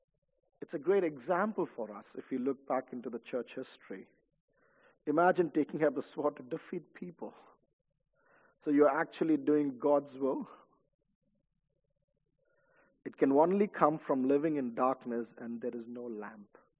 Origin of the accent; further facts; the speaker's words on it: India; because I grew up in India, that was my first exposure going outside India.